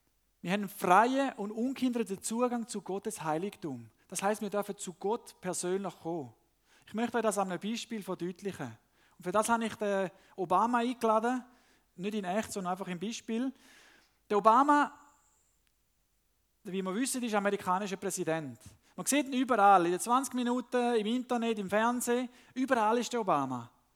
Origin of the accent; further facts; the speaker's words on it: Panama; Als ich aufgewachsen bin in Panama, dort hat man häufig nicht Zäune, sondern eben Mauern.